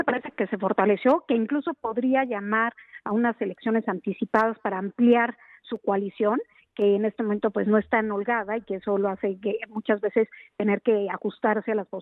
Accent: Mexico; nos pone también a nosotros como mexicanos en una situación de alerta

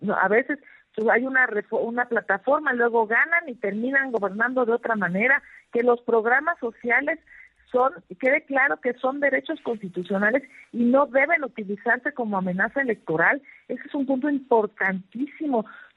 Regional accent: Mexico; Claramente hay una obligación de nuestra parte como mexicanos de ver lo que pasa en otras naciones

